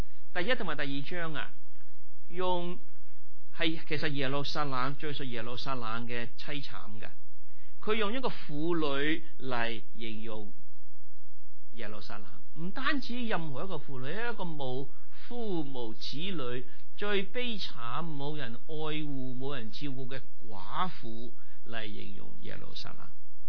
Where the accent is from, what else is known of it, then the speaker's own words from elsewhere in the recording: United States; 我们美国人最珍贵的是什么？自由，是不是？